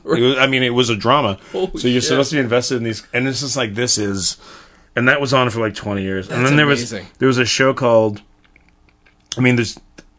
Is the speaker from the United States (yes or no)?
no; Canada; I grew up in Canada